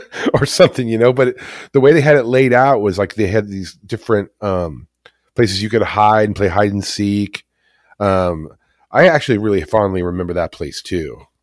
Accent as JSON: {"language": "English", "region": "California", "country": "United States", "tie": "born or raised there", "said": "Add that to the list of being lucky and growing up in Orange County on our street or whatever else."}